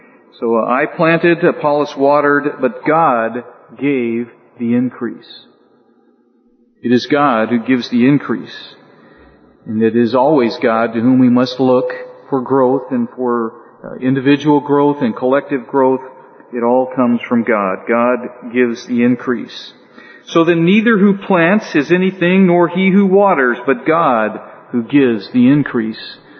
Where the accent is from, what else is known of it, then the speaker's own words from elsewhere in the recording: Los Angeles, California, United States; now in Waverly, United States; So I grew up in Los Angeles, so it's not something I've not experienced before